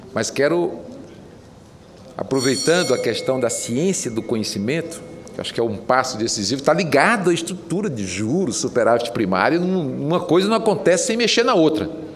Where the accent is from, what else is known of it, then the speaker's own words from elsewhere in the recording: Ceará, Brazil; lá no meu estado, no Ceará.